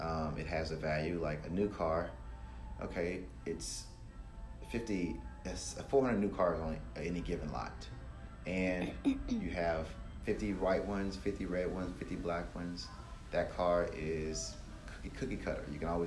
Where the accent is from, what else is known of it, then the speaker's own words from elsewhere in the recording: Louisiana, United States; moved away; And I moved here in 2008 from Louisiana, and I've been working here for 11 years.